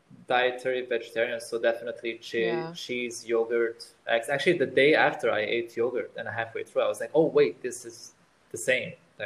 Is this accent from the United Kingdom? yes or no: no; Lebanon; because I'm originally Armenian, but born and raised in Lebanon.